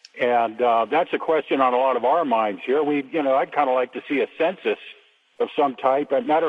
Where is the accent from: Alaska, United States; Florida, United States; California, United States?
California, United States; Auburn; Yes, I'm from California.